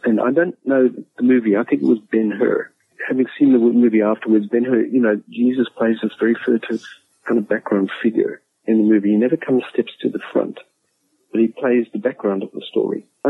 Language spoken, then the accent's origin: English; South Africa; born there; I was born in South Africa, 1959, in the apartheid era, which kind of is very much part of my story in dealing with apartheid. I'll maybe come back at that. I come from a Jewish family. I was second-generation Jews in South Africa